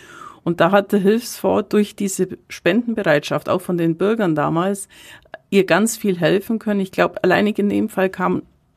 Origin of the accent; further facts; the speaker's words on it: Kaufbeuren, Bavaria, Germany; born there; weil ich gebürtige Kaufbeurerin bin